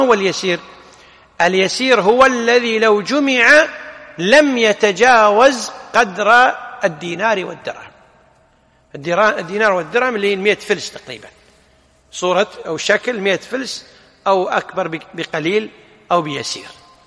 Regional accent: Kuwait; العنفقة اللي هي التفلة عندنا في الكويت يسمونها ولا لا

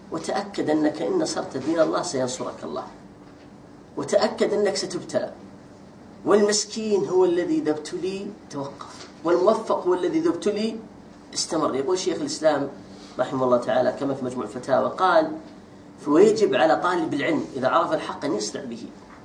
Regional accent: Saudi Arabia; بل صار الآن عندنا في السعودية

